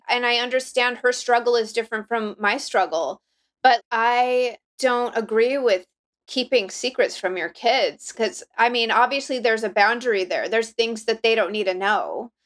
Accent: Los Angeles, California, United States; I'm born and raised in Los Angeles. I was raised in the Valley.

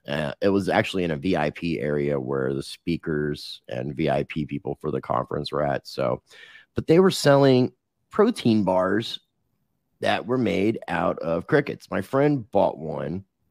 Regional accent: Canada; I'm saying process like I'm a Canadian. I say a processing plant.

